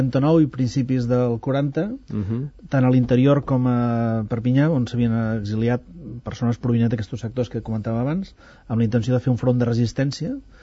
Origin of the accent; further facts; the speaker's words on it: Tarragona, Catalonia, Spain; els que som de Tarragona